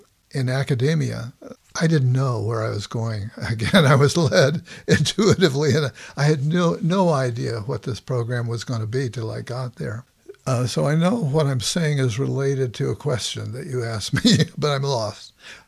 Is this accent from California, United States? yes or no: yes; Los Angeles, California, United States; No. I grew up in Los Angeles.